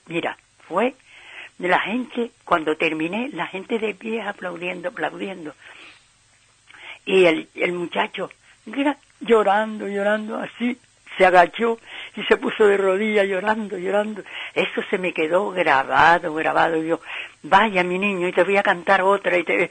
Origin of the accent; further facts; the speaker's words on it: Canary Islands, Spain; Sí, canaria, claro, dice un trocito de mi tierra.